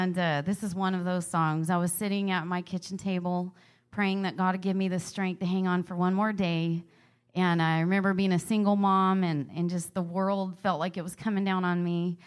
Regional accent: Fresno, California, United States; We're from Fresno, California area, by the way.

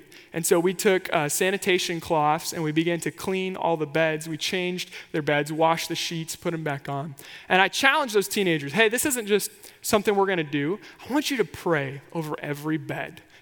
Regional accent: Kansas, United States; And I was familiar with it because I'm from Kansas, obviously.

